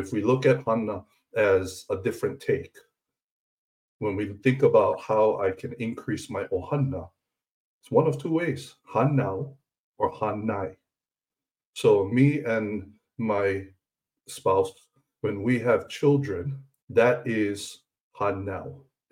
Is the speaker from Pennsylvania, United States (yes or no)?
no; Hawaii, United States; as a Hawaiian, that's kind of some of our ancestors teach us, right?